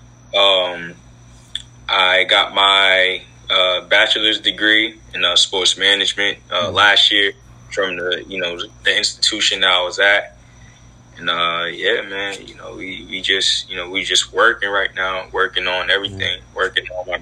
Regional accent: Boston, Massachusetts, United States; also born or lived in Akron; I'm from Boston originally, as I said, but I ended up moving to Cleveland a part of the time of my life when I was younger as well.

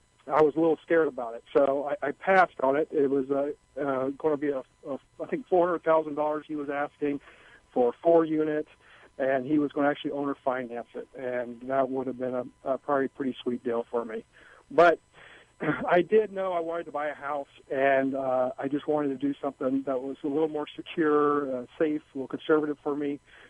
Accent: Florida, United States; I'm from Florida, and I had an opportunity where I went out to Portland, Oregon

